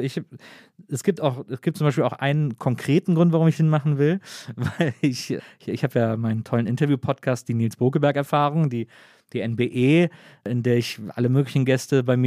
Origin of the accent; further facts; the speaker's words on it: Wesseling, North Rhine-Westphalia, Germany; ich komme aus Wesselingen, das ist zwischen Köln und Bonn